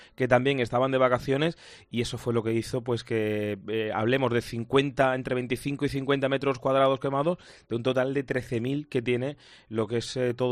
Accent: Córdoba, Andalusia, Spain; me quito un poco el papel de periodista, de hablo como cordobés y sinceramente te digo que es sobrecogedor.

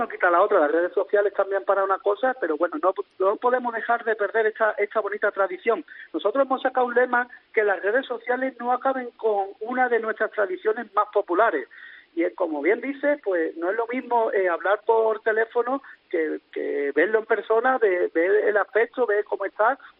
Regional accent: Algar, Andalusia, Spain; Encantado de que me invitéis a este espacio para hablar de mi pueblo y hablar de los encantos que tiene un pueblecito tan pequeño como es Algar, en la Sierra de Cádiz.

